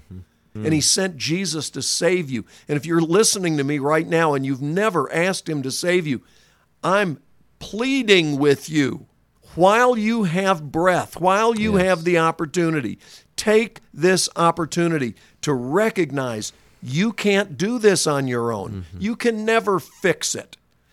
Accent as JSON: {"language": "English", "region": "North Carolina", "country": "United States", "said": "Susan was from Louisiana. I was from North Carolina."}